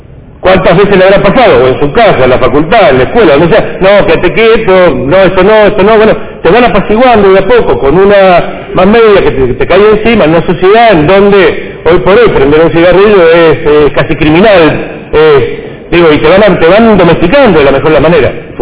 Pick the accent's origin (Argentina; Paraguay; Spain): Argentina; Mar del Plata, Buenos Aires Province; yo vengo de Mar del Plata, soy de Mar del Plata.